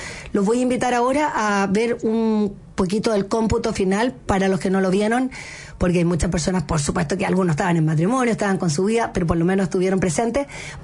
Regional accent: Chile; nosotros como chilenos

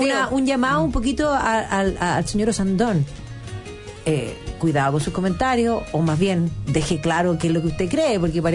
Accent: Chile

